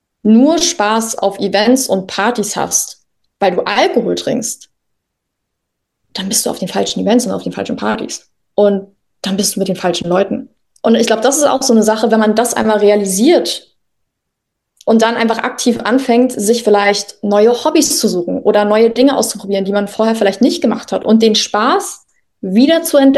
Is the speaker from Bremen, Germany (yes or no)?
no; Mecklenburg-Vorpommern, Germany; moved away as an adult; now in Berlin, Germany; komme selber aus einem ja, Bundesland, was viel mit Landwirtschaft, viel mit Dorf zu tun hat. Ich komme aus Meckpommern und bin daher in einem sehr alkoholnormalisierenden Umfeld aufgewachsen. Und als ich dann nach Berlin gezogen bin, vor ungefähr 6 Jahren